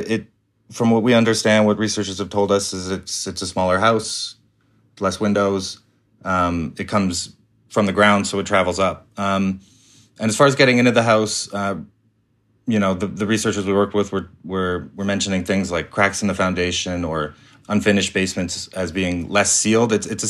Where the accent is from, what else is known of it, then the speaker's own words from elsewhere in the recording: Calgary, Alberta, Canada; I grew up in Calgary and I had no idea about this.